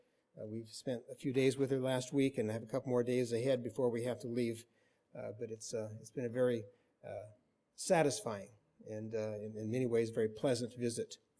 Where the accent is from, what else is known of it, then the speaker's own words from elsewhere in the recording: Portland, Oregon, United States; although I do still consider the Portland area to be my hometown. We actually lived not far from right here when I was in grade school. We lived in the Selwood neighborhood in Portland.